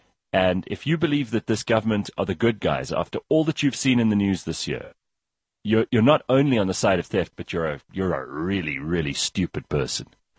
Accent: South Africa; There's not a single cell in my body that is patriotic about being South African.

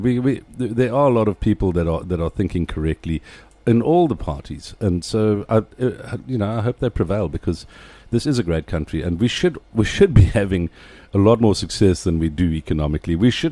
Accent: South Africa; think of all those missed opportunities and then go as a South African, well, let's not miss those opportunities for the next 20 years.

